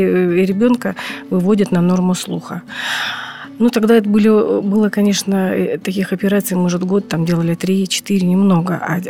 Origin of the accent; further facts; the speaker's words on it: Perm, Perm Krai, Russia; born there; now in Tver, Russia; Да, я родилась в Перми, да. Муж военный, и мы служили вот в Тверской области Бологое 4. В 99-м году переехали сюда, в Тверь.